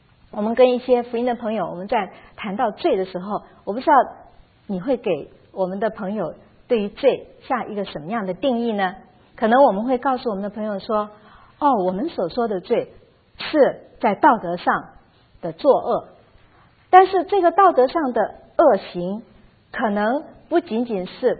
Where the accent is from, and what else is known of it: China